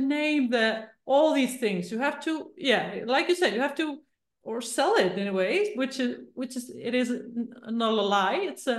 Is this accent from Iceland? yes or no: yes; Iceland; English is a second language; I come from Iceland with the hard R's. So please forgive me if I pronounce English with the hard R's.